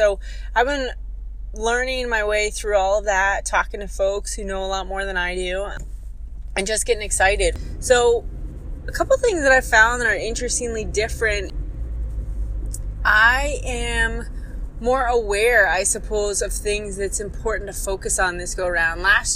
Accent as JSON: {"language": "English", "town": "Springfield", "region": "Virginia", "country": "United States", "tie": "born or raised there", "said": "Well, I'm back here in my hometown of Springfield, Virginia, just next to Washington, D.C."}